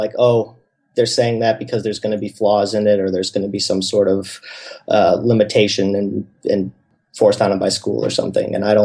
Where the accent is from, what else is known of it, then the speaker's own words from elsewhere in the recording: Chicago, Illinois, United States; I mean, growing up in Chicago, I've always known that it's, you know, not only the best film festival in this city